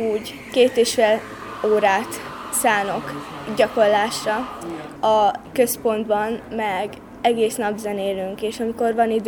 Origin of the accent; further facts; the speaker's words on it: Püspökadány, Hajdú-Bihar, Hungary; Hajdú-Bihar megyei vagyok, és Püspökadányból jöttem.